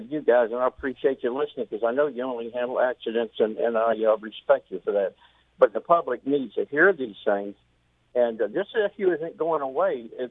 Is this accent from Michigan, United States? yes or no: no; Jacksonville, Florida, United States; and I was born and raised in Jacksonville